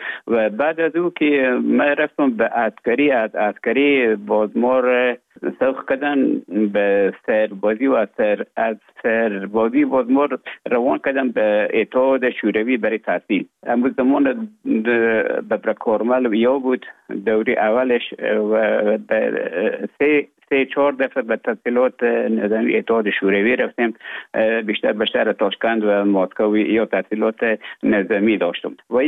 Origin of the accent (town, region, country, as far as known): Afghanistan; moved away as an adult; also born or lived in Russia; now in Finland